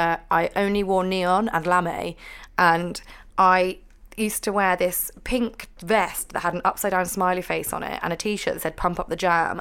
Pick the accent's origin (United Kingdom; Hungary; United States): United Kingdom; Edinburgh, Scotland; Like, I grew up in Edinburgh